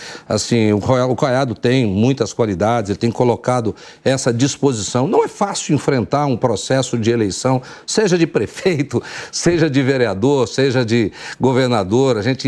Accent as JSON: {"language": "Portuguese", "country": "Brazil", "said": "eu como brasileiro e como governador, torço para que haja qualidade no debate."}